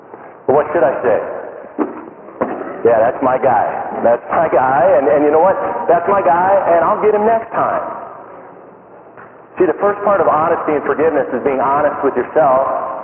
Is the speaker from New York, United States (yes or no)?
no; Minnesota, United States; now in Denver, United States; And I grew up in Minnesota. In Minnesota, the Vikings make the playoffs, and people are like, let's see how they do.